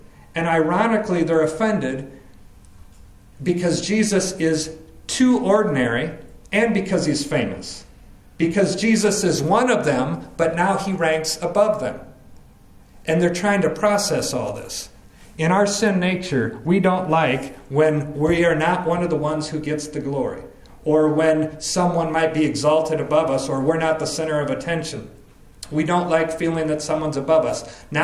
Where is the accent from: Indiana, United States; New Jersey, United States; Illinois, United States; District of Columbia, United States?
Illinois, United States; Prophetstown; I grew up in Prophetstown, Illinois, a town of about 2,000 people, small farm town here in Illinois.